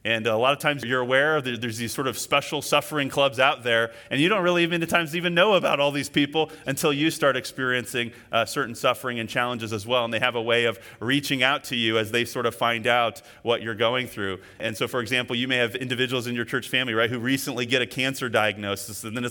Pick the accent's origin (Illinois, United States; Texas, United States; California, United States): California, United States; And so like growing up in California, if you've ever been to Yosemite Mountain